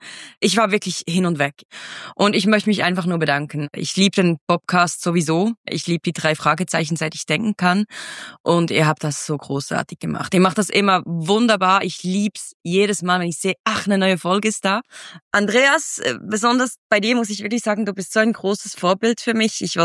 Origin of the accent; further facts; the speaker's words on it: Switzerland; so als Schweizerin mit einem Akzent. Aber ich bin jetzt Radiomoderatorin bei uns in Bern